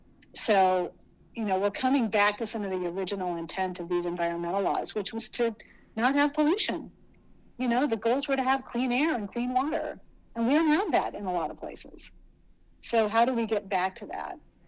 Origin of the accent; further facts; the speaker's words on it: Tennessee, United States; All the state agents, I'm from Tennessee, and I push back on TDEC repeatedly for their coziness.